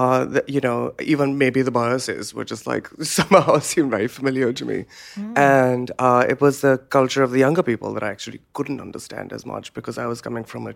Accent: Lahore, Punjab, Pakistan; now in Ohio, United States; I started painting when I moved from Lahore to Ohio. Mm-hmm. I did not know very much about American culture before that, apart from the culture that is exported.

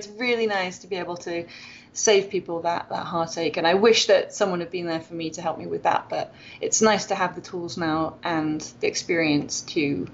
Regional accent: United Kingdom; now in Loma Linda, United States; I'm British.

